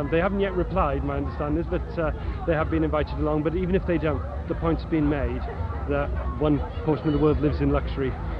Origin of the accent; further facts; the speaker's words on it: Sheffield, Yorkshire and the Humber, United Kingdom; I'm from Sheffield.